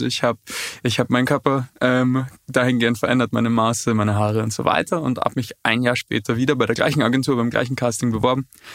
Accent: Graz, Styria, Austria; ich weiß noch in meiner Heimatstadt in Graz, da gab es so zwei oder drei Leute, die Model waren, also Männer.

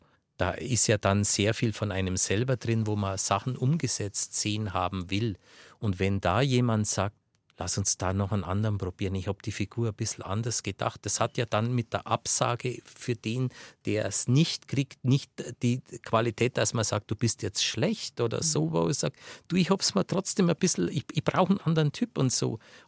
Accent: Bavaria, Germany; Und er hat gesagt, ich komme aus Bayern.

